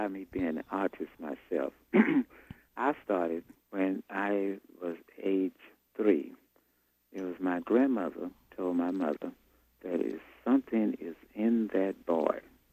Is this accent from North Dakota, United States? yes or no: no; Texas, United States; I always tell the students I'm from the sticks of Texas.